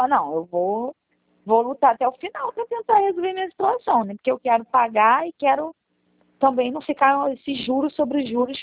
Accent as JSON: {"language": "Portuguese", "region": "Rio de Janeiro", "country": "Brazil", "said": "Eu sou do Rio."}